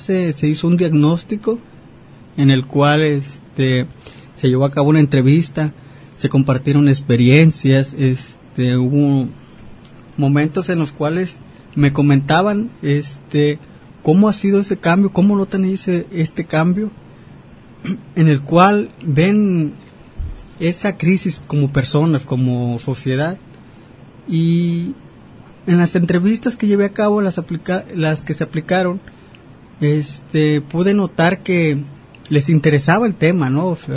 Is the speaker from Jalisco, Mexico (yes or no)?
yes; Casimiro Castillo, Jalisco, Mexico; Pues yo soy originario de aquí de Casimiro Castillo.